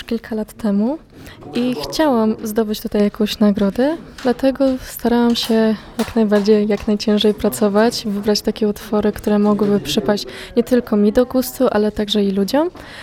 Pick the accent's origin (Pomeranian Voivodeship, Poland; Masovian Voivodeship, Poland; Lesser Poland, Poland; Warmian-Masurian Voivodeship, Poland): Warmian-Masurian Voivodeship, Poland; mam 17 lat i jestem z Podolsztyna.